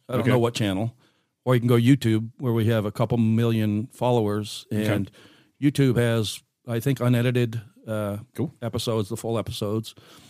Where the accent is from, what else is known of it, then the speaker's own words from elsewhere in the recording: Seal Beach, California, United States; So my hometown is Seal Beach, California, by the ocean, on the ocean. Little small towns. I call it Mayberry by the Sea.